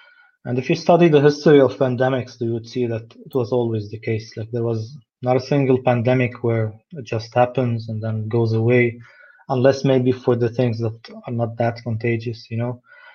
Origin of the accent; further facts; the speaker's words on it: Beirut, Beirut Governorate, Lebanon; now in Berlin, Germany; Yeah, I grew up in Beirut.